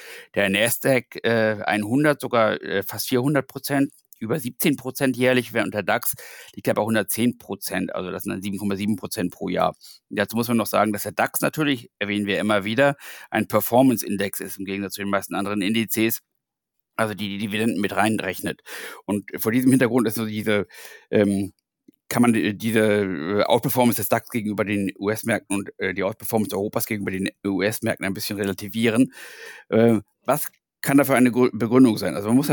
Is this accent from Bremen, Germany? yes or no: no; Hamburg, Germany; du bist Berliner, ich bin Hamburger.